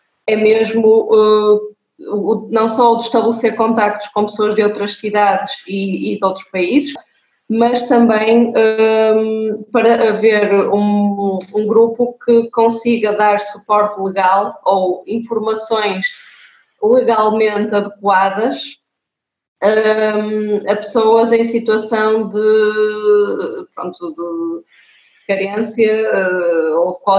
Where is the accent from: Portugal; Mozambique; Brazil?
Portugal; Porto, Norte; penso a Porto não se vende, eu sou do Porto.